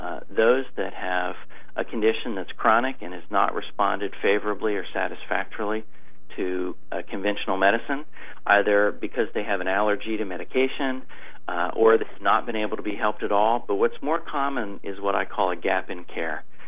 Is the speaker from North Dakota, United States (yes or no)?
no; Ohio, United States; from Ohio. I'm a Buckeye originally, so I know the mentality of the Midwest, and it's a slow adopter of many new things.